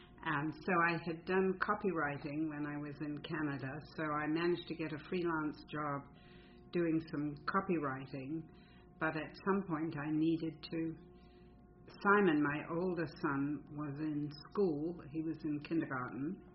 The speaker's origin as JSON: {"language": "English", "country": "New Zealand", "tie": "born or raised there", "also_born_or_lived": "Montreal", "moved": "yes", "lives_now": "Princeton, United States", "said": "I grew up in New Zealand. But before I came to Princeton, I was living in Montreal."}